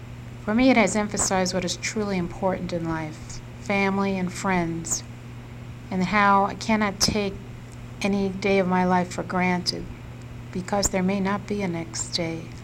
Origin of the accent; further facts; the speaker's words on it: New York City, New York, United States; I'm originally from New York City. It took me a week before my telephone calls went through to family and friends.